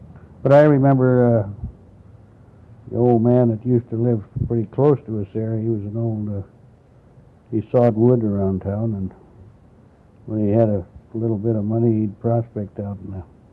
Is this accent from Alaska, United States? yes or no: yes; Anchorage, Alaska, United States; born there; Well, I was born in Anchorage, February 8th, 1922. And the reason I guess I was there was because my father was a civil engineer with the Alaska Railroad Construction, and brought our family up from the States, from Washington in 1920.